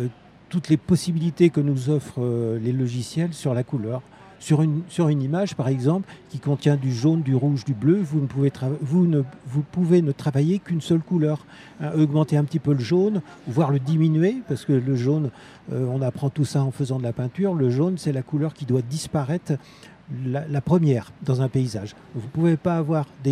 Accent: Voreppe, Auvergne-Rhône-Alpes, France; Je suis de Voreppe, c'est à côté de Grenoble. Ma compagne a une maison à La Baume, là, donc on y vient très régulièrement.

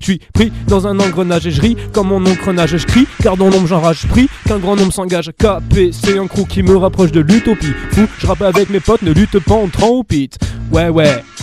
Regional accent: Villeneuve-d'Ornon, Nouvelle-Aquitaine, France; on vient de Villeneuve-d'Ornon, à côté de Bordeaux.

